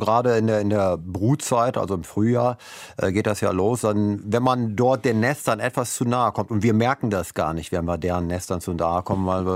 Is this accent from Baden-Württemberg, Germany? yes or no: no; Bremen, Germany; Und ich komme ja aus Bremen